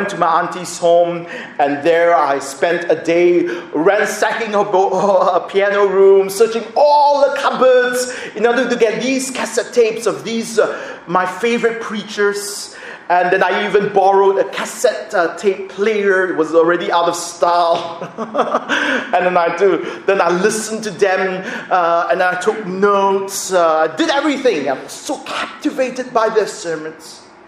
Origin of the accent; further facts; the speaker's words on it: Sydney, New South Wales, Australia; When I was growing up in Sydney, we attended a church in Sydney called Wesley Mission.